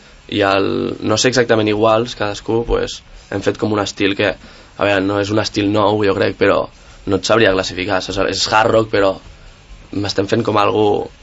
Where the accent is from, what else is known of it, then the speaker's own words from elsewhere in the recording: Sant Cugat del Vallès, Catalonia, Spain; Jo soc de Sant Cugat